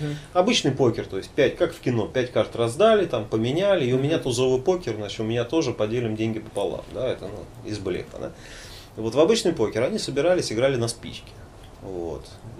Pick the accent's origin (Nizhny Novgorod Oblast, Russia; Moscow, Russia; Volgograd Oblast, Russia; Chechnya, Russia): Moscow, Russia; born there; moved away as an adult; я родился в Москве, я всю жизнь прожил в Советском Союзе